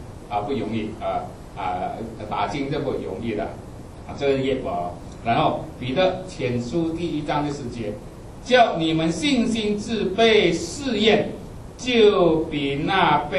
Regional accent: Indonesia; 我们印尼人很喜欢带金，奇怪一点。

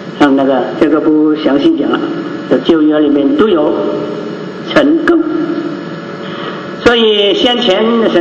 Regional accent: Guangdong, China; accent: Cantonese; 我们 广东话啊，打更啊，哦，我们广东话叫打更

